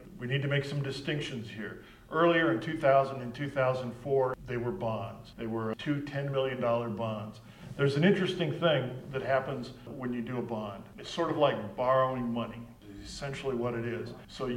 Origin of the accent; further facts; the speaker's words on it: Montana, United States; I was born and raised up in North Montana, up along the High Line.